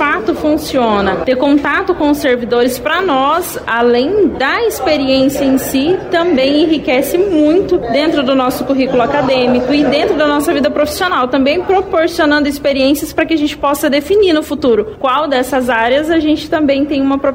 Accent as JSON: {"language": "Portuguese", "town": "Sinop", "region": "Mato Grosso", "country": "Brazil", "said": "Eu vim de uma cidade do interior, na realidade eu vim da cidade de Sinop e hoje eu concluo meu curso aqui em Cuiabá."}